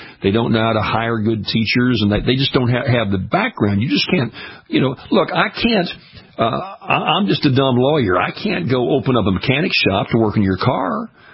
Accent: Baton Rouge, Louisiana, United States; I wish that strictness were in my hometown of Baton Rouge, Louisiana, and in school systems across the state.

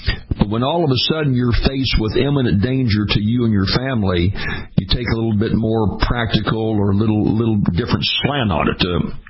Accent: Louisiana, United States; I was an elected official in my home state of Louisiana for 28 years

